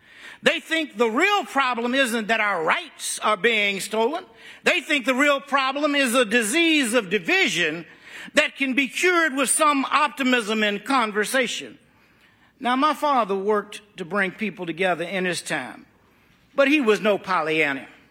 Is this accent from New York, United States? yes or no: no; Georgia, United States; In states like my home state, where new laws, I should say, of Georgia are designed to confuse voters